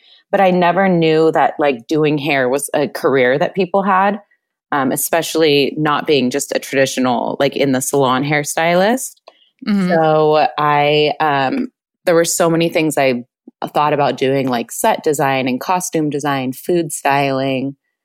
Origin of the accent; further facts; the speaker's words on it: Carpinteria, California, United States; I'm from Santa Barbara. Well, I'm from a small town outside of Santa Barbara. Like, it's just a small beach community called Carpinteria.